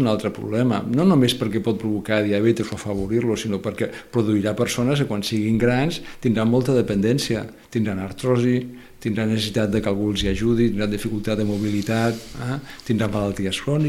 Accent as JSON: {"language": "Catalan", "town": "Lleida", "region": "Catalonia", "country": "Spain", "tie": "born or raised there", "also_born_or_lived": "Huelva", "said": "Jo vaig néixer a Huelva, però vaig arribar a Catalunya en un mes i mig."}